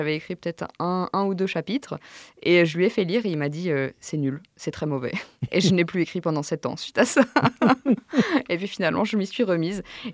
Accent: Auvergne-Rhône-Alpes, France; now in Paris, France; moi aussi, je viens de l'Ain, même si maintenant j'habite et je travaille à Paris.

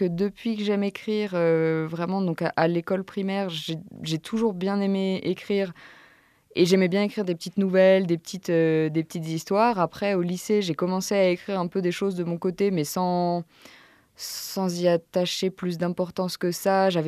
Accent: Auvergne-Rhône-Alpes, France; now in Paris, France; moi aussi, je viens de l'Ain, même si maintenant j'habite et je travaille à Paris.

